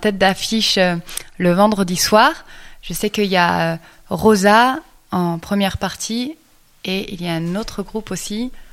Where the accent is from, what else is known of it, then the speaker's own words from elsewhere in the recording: Avignon, Provence-Alpes-Côte d'Azur, France; Oui, nous on est d'Avignon.